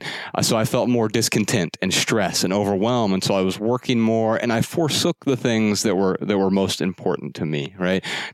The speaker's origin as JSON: {"language": "English", "town": "Dayton", "region": "Ohio", "country": "United States", "tie": "born or raised there", "said": "I mean, I grew up really poor in Dayton on welfare and food stamps."}